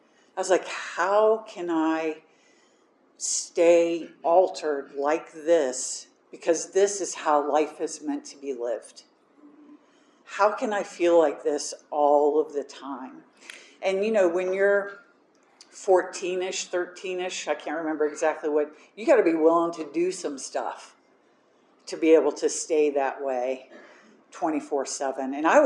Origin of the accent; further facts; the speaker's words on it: the South, United States; I'm from the South. My family's from the South.